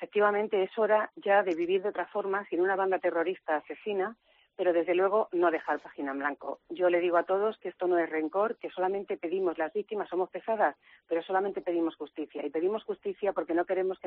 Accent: Spain; yo en mi país nunca he vivido en guerra, he vivido en un Estado de Derecho, que es España

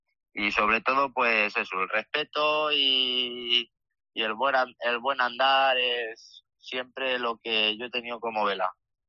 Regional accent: Tomelloso, Castilla-La Mancha, Spain; una de las corridas fuertes de este año pues es la de mi tierra, de torear en Tomelloso

